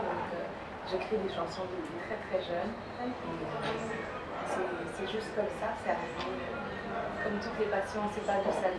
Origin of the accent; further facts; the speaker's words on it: Ghana; En bambara parce que c'est une des langues du Mali. C'est une des langues principales du Mali. Et en anglais parce que j'ai grandi aussi au Ghana.